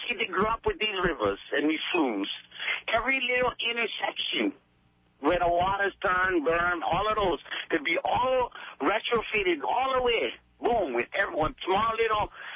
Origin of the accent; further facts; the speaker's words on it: Kapahi, Hawaii, United States; I am from Kapahi. My auntie Gay's lost it. I was born and raised in, had a ditch in the front yard parallel to Ka'apuni Road.